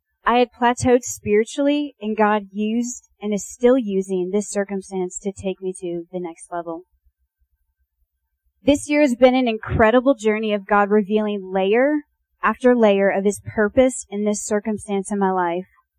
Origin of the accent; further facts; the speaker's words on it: Illinois, United States; So I grew up in Illinois. I attended the University of Illinois